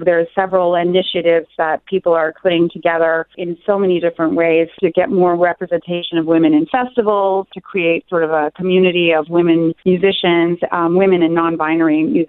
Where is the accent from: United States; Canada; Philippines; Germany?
Canada; Sarnia, Ontario; I grew up in Sarnia, Ontario in Canada.